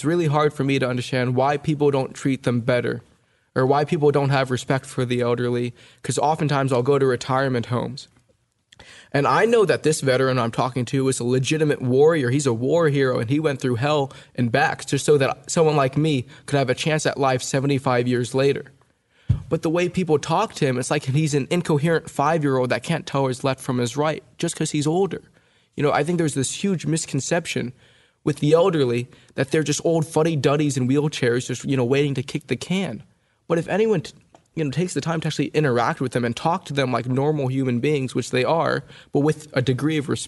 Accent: United States; I was born and raised in the U.S. I'm American.

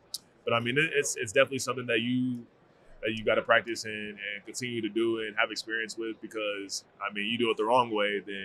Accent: Arizona, United States; I've been to Vegas a lot because I'm from Arizona.

